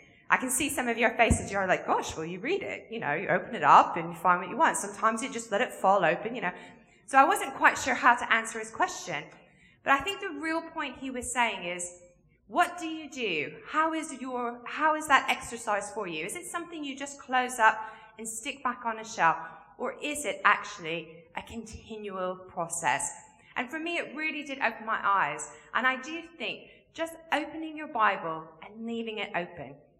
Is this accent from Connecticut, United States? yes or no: no; Kentucky, United States; moved away as an adult; now in England; So I'm originally from Kentucky, but have lived in England now for 17 years. So I do have a bit of a mix of an accent. And sometimes it really changes when I get excited.